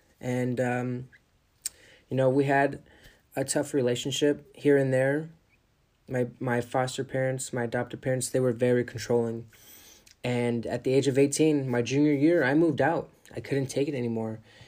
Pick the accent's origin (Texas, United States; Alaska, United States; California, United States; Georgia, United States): California, United States; I was born in California. I lived here for 11 years.